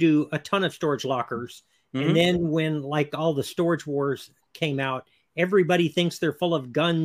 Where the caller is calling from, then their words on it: Texas, United States; Central Texas.